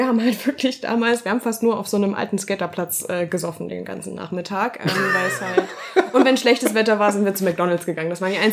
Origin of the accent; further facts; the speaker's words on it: Meißen, Saxony, Germany; Ich komme ja aus Meißen.